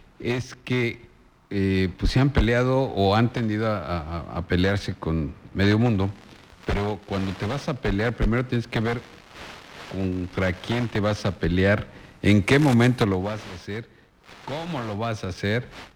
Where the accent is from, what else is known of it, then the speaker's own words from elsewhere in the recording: Mexico; Los que somos los dueños somos los mexicanos, los que pagamos impuestos